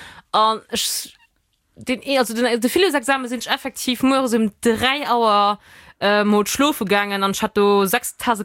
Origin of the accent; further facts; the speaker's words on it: United States; Ich bin eine Amerikanerin